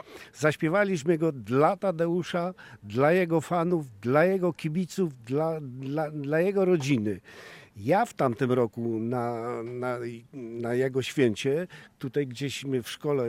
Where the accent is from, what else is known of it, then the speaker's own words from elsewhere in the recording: Zgłobień, Subcarpathian Voivodeship, Poland; Tyle, że przyszedłem ze Zgłobnia, ze Zgłobnia, to ja jestem ze Zgłobnia.